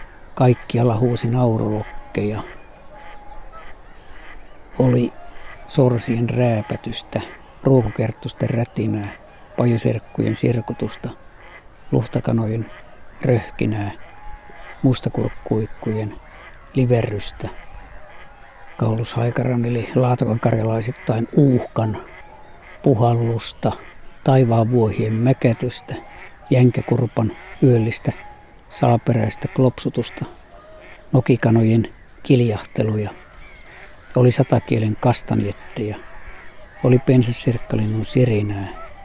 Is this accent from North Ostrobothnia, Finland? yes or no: no; Lappee, South Karelia, Finland; Tulimme lättähatulla Lauritsalasta. Minä olin Lappeen poikia. Lappeelta oli muutamia muitakin koulutovereita.